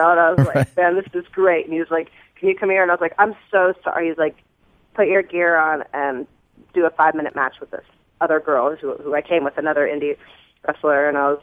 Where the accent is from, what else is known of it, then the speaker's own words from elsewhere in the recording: the South, United States; but I'm a girl from the South.